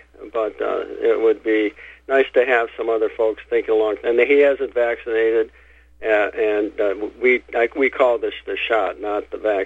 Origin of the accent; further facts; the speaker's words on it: Michigan, United States; And I'm from Northern Michigan